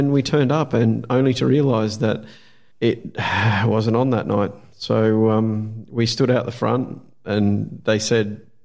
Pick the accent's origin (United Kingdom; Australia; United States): Australia; Because we're Australian, we say but Melbourne.